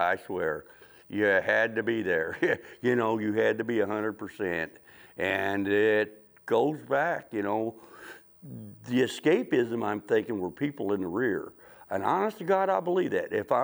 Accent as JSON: {"language": "English", "region": "Illinois", "country": "United States", "said": "I mean, I didn't, but I'm a redneck. I'm from Southern Illinois."}